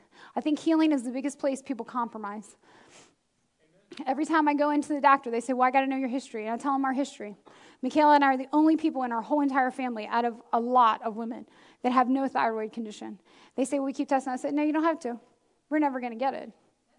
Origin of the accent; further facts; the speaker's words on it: Maryland, United States; Now, I'm from the Eastern Shore, so from here to like Trap, I have family every 5 minutes.